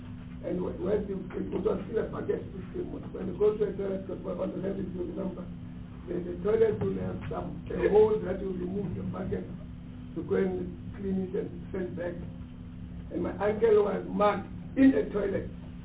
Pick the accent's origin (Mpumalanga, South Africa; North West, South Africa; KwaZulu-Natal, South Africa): Mpumalanga, South Africa; Bushbuckridge; I come from Bushbuck Ridge. Up until I was 30, I did not know that somebody can get into the house and relieve himself.